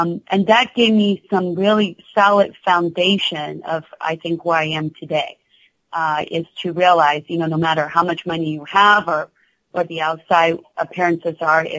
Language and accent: English; Indiana, United States; I love the Midwest. I love my hometown in Indiana. I still have a lot of wonderful friends there.